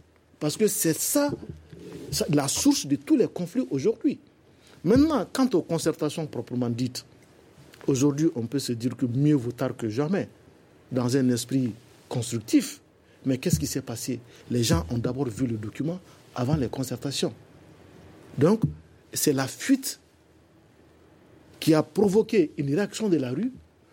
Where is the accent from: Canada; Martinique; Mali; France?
Mali; Nous sommes tous des Maliens.